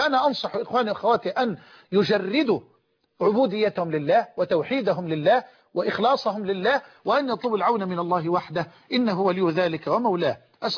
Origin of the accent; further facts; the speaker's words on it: Egypt; لأن بعض إخواننا في الخارج قد لا يفهمون هذه الكلمة، الشق يعني المكان الذي يعيش فيه الإنسان، ثم عندنا في مصر شق.